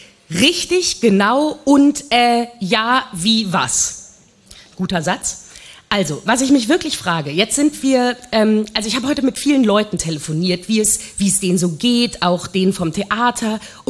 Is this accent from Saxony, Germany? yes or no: no; North Rhine-Westphalia, Germany; Ich komme aus dem Ruhrgebiet ursprünglich.